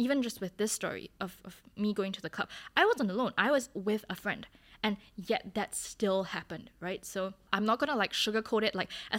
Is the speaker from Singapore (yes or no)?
yes; Singapore; I'm literally telling you, I'm from Singapore and we speak English.